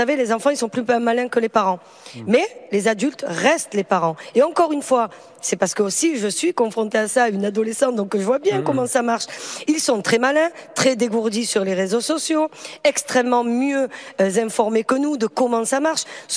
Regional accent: Marseille, Provence-Alpes-Côte d'Azur, France; ça s'est passé chez moi à Marseille

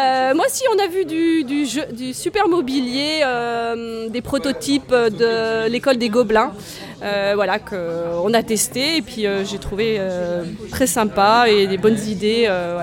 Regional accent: Roanne, Auvergne-Rhône-Alpes, France; je viens de Roanne, donc tout près de Lyon, 80 km de Lyon.

